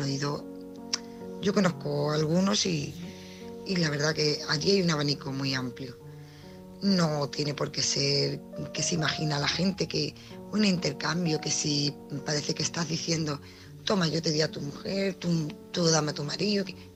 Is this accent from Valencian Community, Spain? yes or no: no; Málaga, Andalusia, Spain; soy de Málaga.